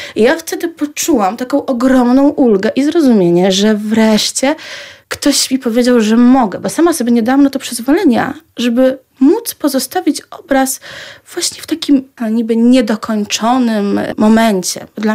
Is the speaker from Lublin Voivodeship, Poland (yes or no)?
yes; Lublin, Lublin Voivodeship, Poland; bo pochodzę z Lublina, jestem taką rodowitą lublinianką, dziewczyną ze Starego Miasta.